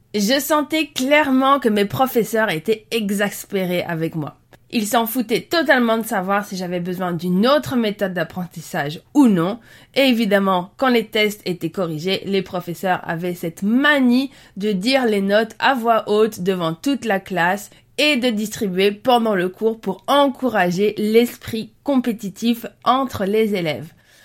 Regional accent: Brussels, Belgium; J'ai grandi à Bruxelles

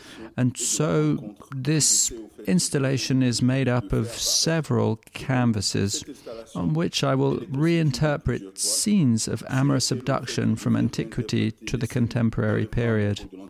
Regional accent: Benin; also born or lived in Ivory Coast; now in France; and I'm originally from Benin. I was born in the Ivory Coast in 1986, and I came to study in France. Far from my country

